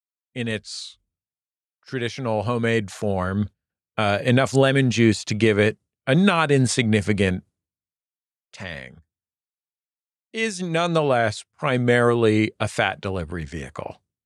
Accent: United States; I'm American.

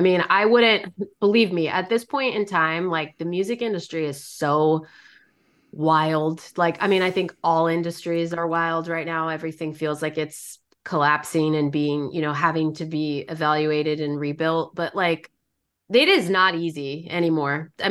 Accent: Los Angeles, California, United States; I'm a girl who was born and raised in Los Angeles, so I am a little woo-woo

